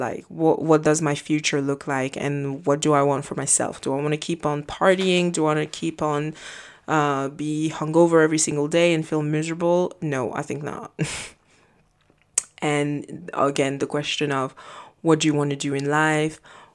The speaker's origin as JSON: {"language": "English", "country": "Belgium", "tie": "born or raised there", "also_born_or_lived": "Congo", "said": "I was born in Congo and then I moved to Belgium, and that's where I was raised. And it was really, really hard growing up because for Congolese, I wasn't really Congolese because I was raised, quote unquote, the European"}